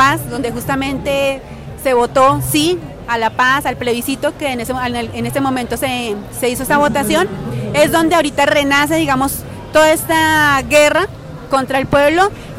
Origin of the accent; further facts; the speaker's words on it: Colombia; nos encontramos con una noticia bastante complicada para nosotros como pueblo colombiano